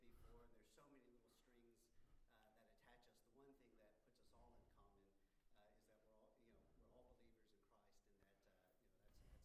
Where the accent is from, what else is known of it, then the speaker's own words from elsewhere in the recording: United States; We're both Americans.